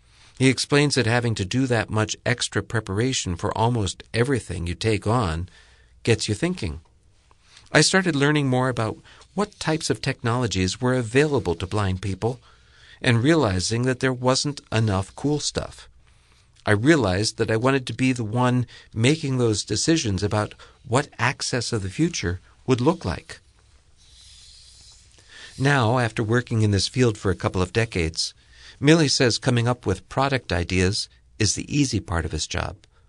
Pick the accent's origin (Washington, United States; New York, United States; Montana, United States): New York, United States; I grew up in New York. I was a sighted kid until I was almost five.